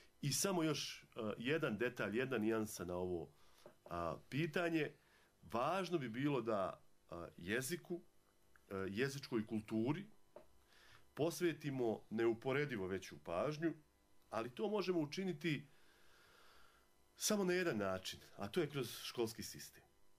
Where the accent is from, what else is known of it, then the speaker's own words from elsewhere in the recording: Banja Luka, Republika Srpska, Bosnia & Herzegovina; Ja sam rođen u Banja Luci, u Krupi na Vrbasu. Zapravo sam završio osnovnu i srednju školu.